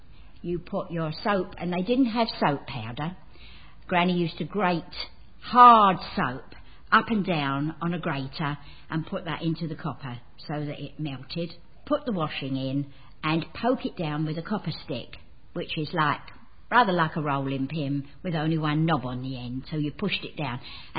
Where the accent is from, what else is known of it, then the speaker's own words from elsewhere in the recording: London, United Kingdom; I grew up in the East End of London. I was born in 1924.